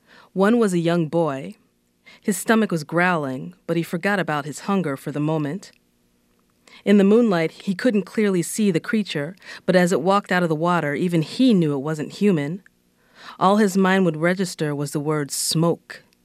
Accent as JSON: {"language": "English", "country": "Nigeria", "said": "it sparked a very strong reaction within me as a Nigerian"}